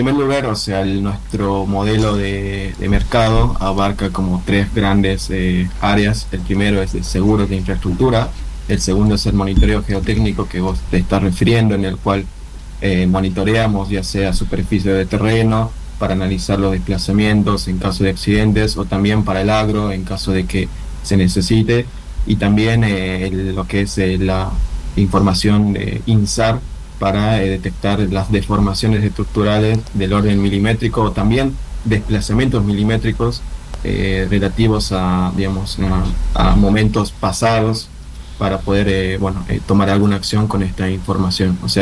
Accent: Bolivia; moved away as an adult; now in Argentina; No, yo soy de Bolivia y me vine, bueno, a estudiar por la carrera hace 5 años atrás.

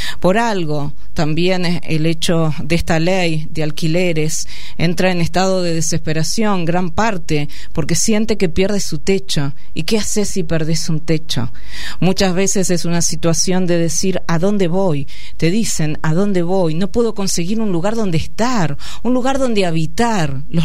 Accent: Argentina; es una vergüenza para nosotros como argentinos

